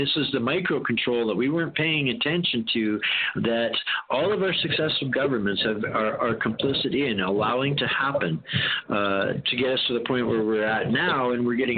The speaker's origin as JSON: {"language": "English", "region": "Alberta", "country": "Canada", "said": "put it away that I'm an Albertan, so I'm fighting for Alberta"}